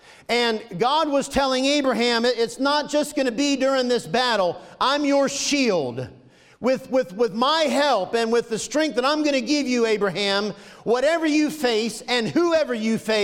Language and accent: English; Florida, United States; Because I'm from Florida.